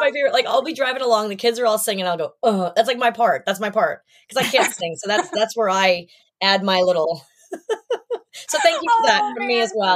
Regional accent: New York, United States; I'm from New York, but I was working in LA when the song came out

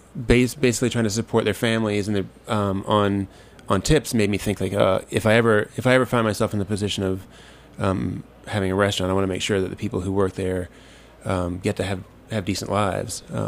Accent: South Carolina, United States; on this like really rural island we grew up on outside of Charleston.

